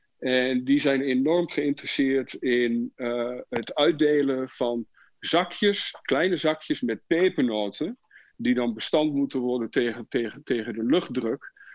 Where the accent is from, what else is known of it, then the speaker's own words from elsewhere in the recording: Wierden, Overijssel, Netherlands; now in United States; ik kom uit Wierden, klein plaatsje bij Almelo.